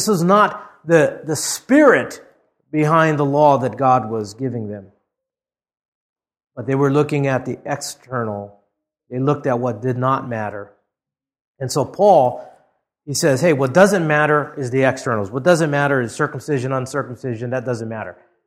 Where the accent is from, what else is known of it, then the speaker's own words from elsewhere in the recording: Hawaii, United States; I was special because I grew up in Hawaii. I mean, how retarded that is. You know, I'm special. Because I was born in this place.